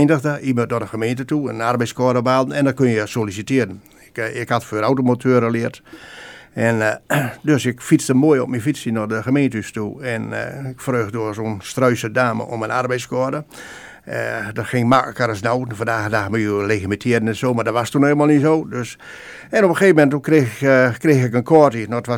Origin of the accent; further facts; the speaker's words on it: Sellingerbeetse, Groningen, Netherlands; Ik ben geboren in Sellingerbeetse. Dat is een klein streek, boerenstreekje in de gemeente Vlachtwedde.